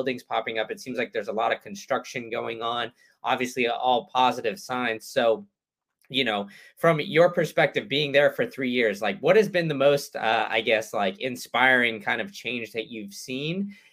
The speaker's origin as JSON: {"language": "English", "town": "Austin", "region": "Texas", "country": "United States", "tie": "born or raised there", "said": "I mean, I grew up in Austin"}